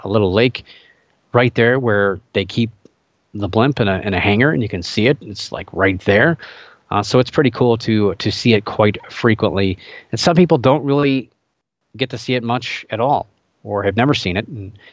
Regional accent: Akron, Ohio, United States; I grew up in Northeast Ohio, and Akron, Ohio is the home of the Goodyear blimp, and I frequently saw this at a municipal airport down the street from where I lived.

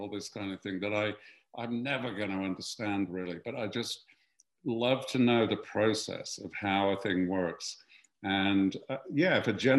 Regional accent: United Kingdom; people know I'm British

